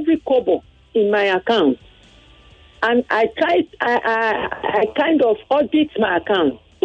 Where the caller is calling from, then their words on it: Ikorodu, Lagos, Nigeria; I'm calling from Ikorodu.